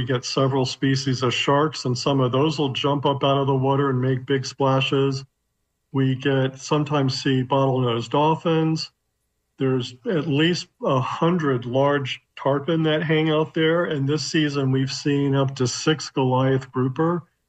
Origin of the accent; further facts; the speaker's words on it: West Palm Beach, Florida, United States; that really wasn't there when I was a young person growing up in West Palm Beach.